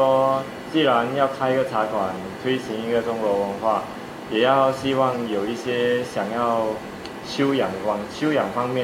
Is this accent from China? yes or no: no; Singapore; 然后我们是来自新加坡啊，是新加坡人，但是我的祖父是广东杰西省的 省的客家人，是属于中国人。